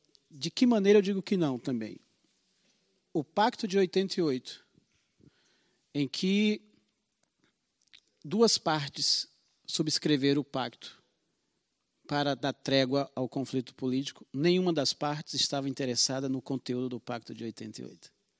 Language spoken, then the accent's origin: Portuguese; Amazon, Brazil; eu sou amazônida, entendo perfeitamente do que você está falando.